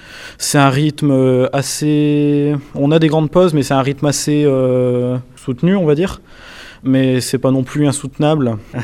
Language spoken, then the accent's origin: French; France; nous, du coup, en tant que Français, on a l'habitude de voir le cinéma français